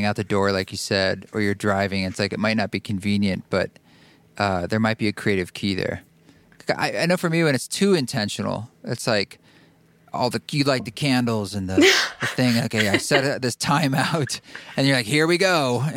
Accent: Salem, Oregon, United States; also born or lived in Portland, Oregon; I grew up in Salem, Oregon.

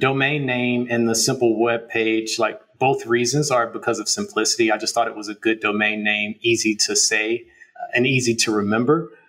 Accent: Florida, United States; I'm originally from Florida.

